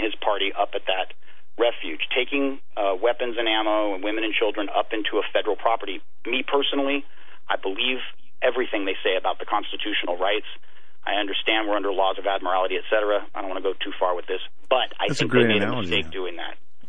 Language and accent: English; Hollywood, California, United States; Folks, listen to me. I am from Hollywood.